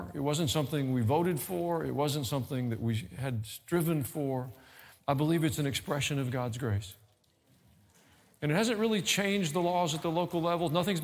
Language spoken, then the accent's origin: English; Tennessee, United States; Well, I grew up in Middle Tennessee, folks